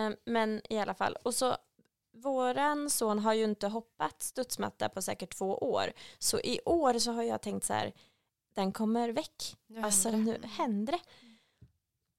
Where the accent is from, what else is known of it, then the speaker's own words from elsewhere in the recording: Sweden; Det här konstiga vädret som vi svenskar alltid ska prata om.